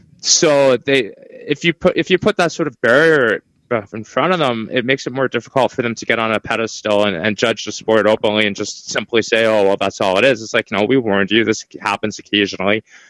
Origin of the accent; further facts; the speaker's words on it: Canada; Yes, I am Canadian.